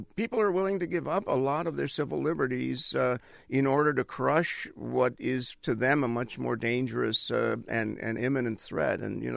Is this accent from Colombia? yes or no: yes; Colombia; English is a second language; Well, that's what we said as I was growing up in Colombia.